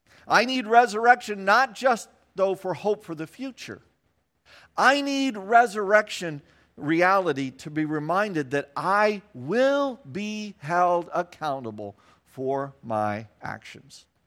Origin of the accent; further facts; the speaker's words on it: Salina, Kansas, United States; As a kid growing up in Kansas, whose mom's family lived all in West Virginia, we had one vacation spot my entire growing up years. We would drive every year from Salina, Kansas to Bluefield, West Virginia.